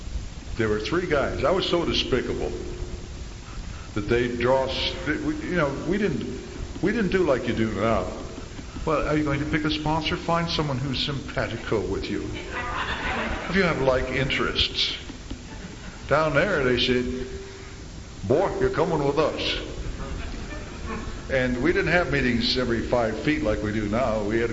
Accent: Midwest, United States; Of course, I'm a Midwesterner, which he quickly informed me to know that damn Yankee was still two words.

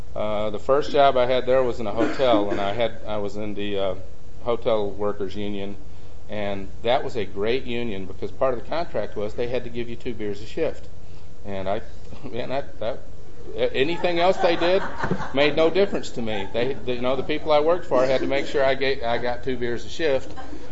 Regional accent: Texas, United States; As I said, I grew up in Texas.

